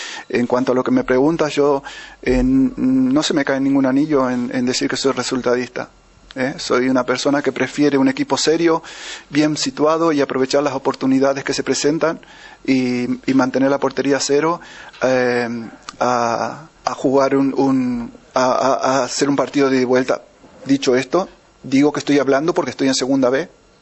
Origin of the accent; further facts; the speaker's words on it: Argentina; moved away as an adult; now in Elda, Spain; Yo soy argentino, como supongo que eso sí que lo sabréis.